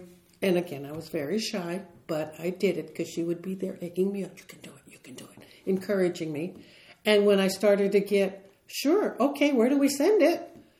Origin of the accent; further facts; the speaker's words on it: Boyle Heights, California, United States; I'm from a family of 8 children. I grew up in Ramona Gardens Public Housing, the housing project, in Boyle Heights, Lincoln Heights.